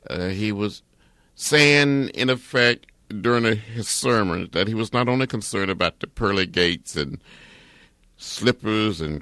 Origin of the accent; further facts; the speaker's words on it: Troy, Alabama, United States; Well, I grew up in Alabama, about 50 miles from Montgomery, near a little place called Troy. My father had been a sharecropper, a tenant farmer. I grew up very, very poor